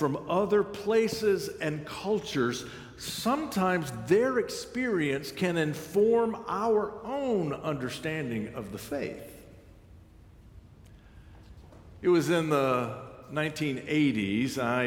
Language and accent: English; United States; I'm American, you're Nicaraguan.